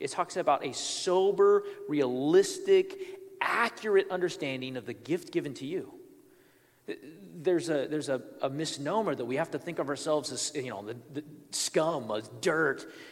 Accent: United States; I'm not a math major here, although I'm American, so I think I'm good at math.

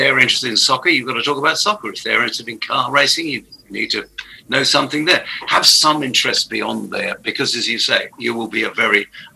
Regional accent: England, United Kingdom; But don't forget, I'm from Pommyland, so I understand what they're saying.

